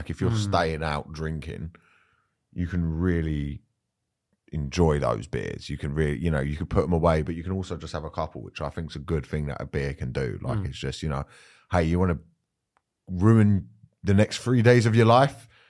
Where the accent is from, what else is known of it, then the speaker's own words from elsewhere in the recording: United Kingdom; And I think there's a fun thing about being British.